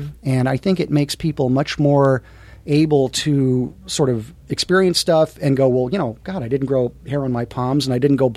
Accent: California, United States; I grew up in the Valley, and on Lancashire Boulevard

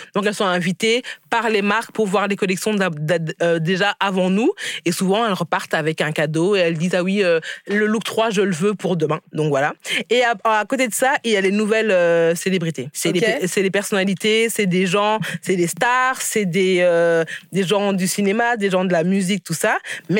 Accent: Belgium; Et moi, en tant que Belge, je pensais que la France était plus évoluée que nous

